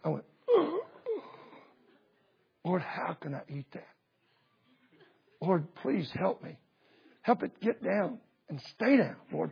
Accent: Texas, United States; I'm from Texas. I don't need snails.

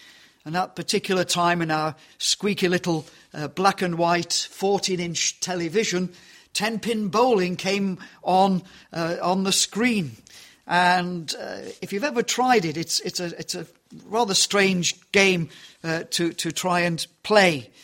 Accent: England, United Kingdom; I'm so English, I want to call them skittles

